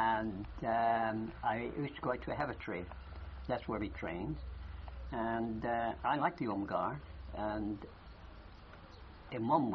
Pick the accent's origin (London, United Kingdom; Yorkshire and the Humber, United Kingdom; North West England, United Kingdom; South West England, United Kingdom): South West England, United Kingdom; Exeter; Well, I was born in 1923, and I was born in Exeter. I am a Devonian, and I lived in the West Quarter district, that would be Preston Street